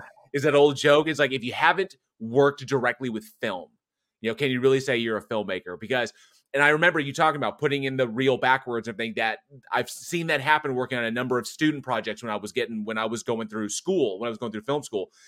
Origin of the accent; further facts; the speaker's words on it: Texas, United States; I think it's because I was in Texas, because I grew up in Texas and, you know, football two-a-days in the heat.